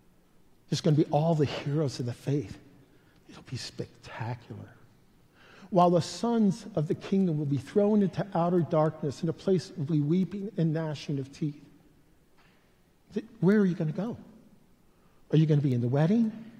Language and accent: English; Pennsylvania, United States; We grew up in Appalachia, or right on the edge of Appalachia.